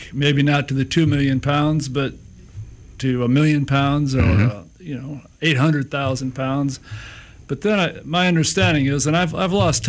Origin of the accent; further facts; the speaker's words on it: Ohio, United States; now in Alabama, United States; I'm from Ohio.